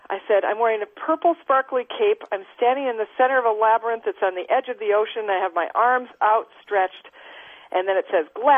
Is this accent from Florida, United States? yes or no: no; Minneapolis, Minnesota, United States; born there; Well, no, I was born in Minneapolis, Minnesota … I had a paper mentor.